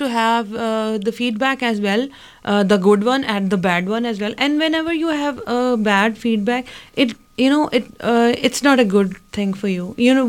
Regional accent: Lahore, Punjab, Pakistan; I'm from Lahore. It's the capital of the Punjab, and Punjab is the biggest state of Pakistan.

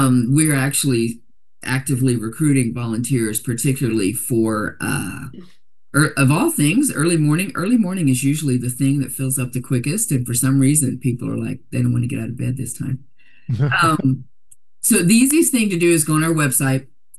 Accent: Dallas, Texas, United States; You know, I mean, Dallas, I'm from Dallas, Texas.

